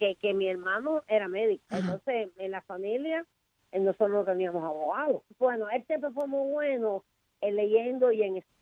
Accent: Guanajay, Artemisa, Cuba; Yo soy de Guanajay.

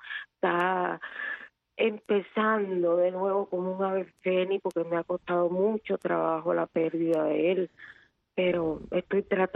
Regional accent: Ciego de Ávila, Cuba; Sí, yo soy de Ciego de Ávila, igualita a ti.

